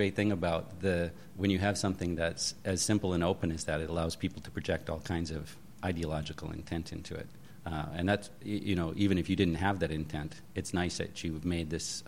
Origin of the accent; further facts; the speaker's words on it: Midwest, United States; now in Los Angeles, United States; I'm from the Midwest. I'm money? What does that actually mean? That means I'm good. So, I mean, it's literally, I'm a bumpkin, and I'm in L.A.